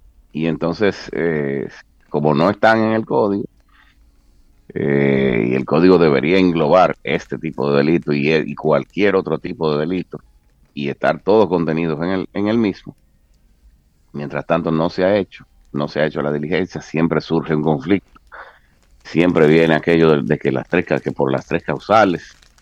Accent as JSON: {"language": "Spanish", "country": "Dominican Republic", "said": "nosotros como dominicanos merecemos de sus buenos oficios para que sea aprobado."}